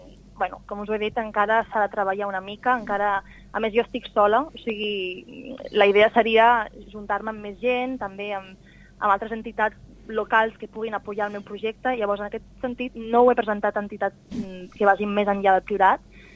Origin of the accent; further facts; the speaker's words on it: France; O sigui, sigui a Catalunya o jo, que sóc de França, ho veig també a França